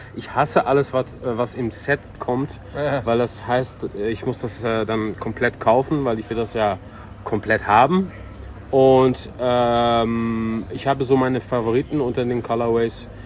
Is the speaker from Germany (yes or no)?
no; Netherlands; German is a second language; ich bin ja selber Holländer